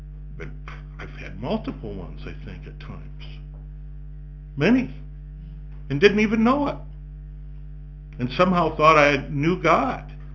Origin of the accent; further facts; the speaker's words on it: Ireland; Well, I'm Irish. I don't like that.